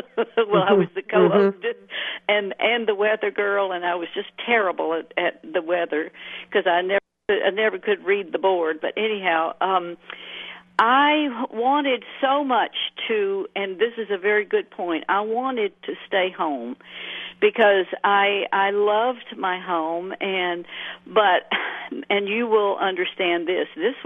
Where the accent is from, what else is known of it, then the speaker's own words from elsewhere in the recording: Birmingham, Alabama, United States; I was actually raised right in Birmingham.